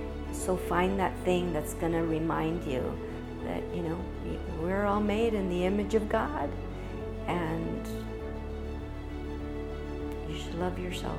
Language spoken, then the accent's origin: English; Los Angeles, California, United States; now in Santa Barbara, United States; born and raised in Los Angeles, moved up to the Santa Barbara area about 4.5 years ago